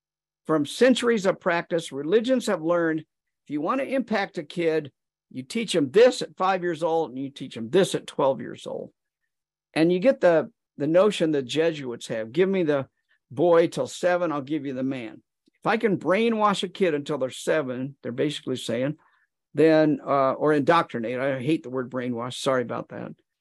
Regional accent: Wichita, Kansas, United States; my hometown of Wichita, Kansas. If you had a map of my hometown of Wichita from 1800

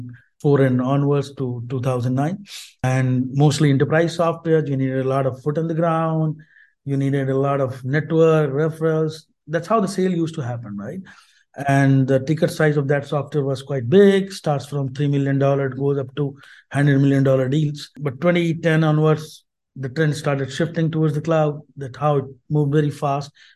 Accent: Noida, Uttar Pradesh, India; set up their quality engineering lab right here in Noida. That's my hometown.

